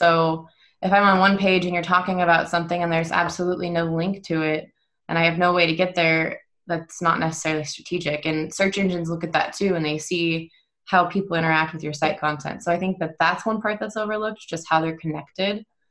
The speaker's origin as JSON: {"language": "English", "region": "West Coast", "country": "United States", "said": "It broke down on the East Coast, and I'm from the West Coast, so I was 3,000 miles away from home"}